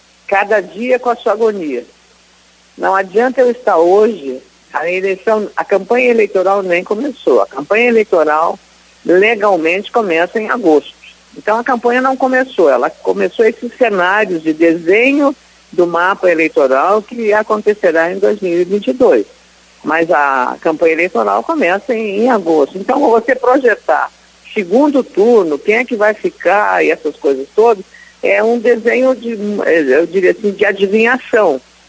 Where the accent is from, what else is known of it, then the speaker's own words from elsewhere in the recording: Lagoa Vermelha, Rio Grande do Sul, Brazil; Lagoa está no coração, mas é um dos primeiros roteiros meus, vai ser pela minha terra, Lagoa Vermelha.